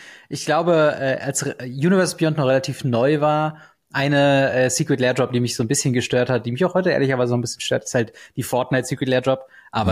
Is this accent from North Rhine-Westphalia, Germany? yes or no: yes; Siegen, North Rhine-Westphalia, Germany; also ich komme aus Siegen, für die Leute, die es noch nicht kennen, bei NRW, so eine kleinere Stadt.